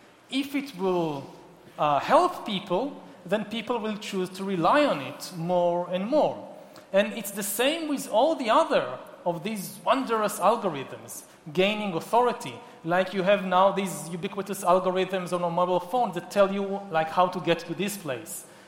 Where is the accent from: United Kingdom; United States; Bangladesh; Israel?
Israel; I come from Israel, so I know there are still conflicts in the world.